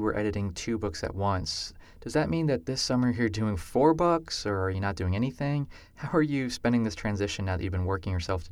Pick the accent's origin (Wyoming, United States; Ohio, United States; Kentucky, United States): Ohio, United States; Cincinnati; So, and this is important to me because I grew up in Cincinnati.